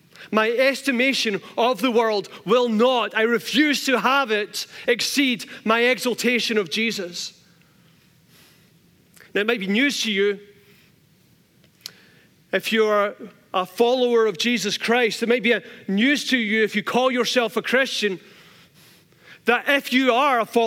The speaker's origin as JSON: {"language": "English", "region": "Scotland", "country": "United Kingdom", "said": "I went to church, preached, went home, and had a cup of tea because we're Scottish."}